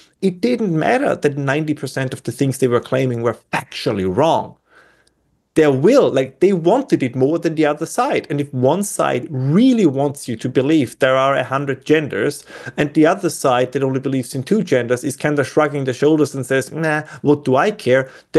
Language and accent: English; Austria; accent: Austrian/German; English is a second language; as you can tell from my accent as an Austrian/German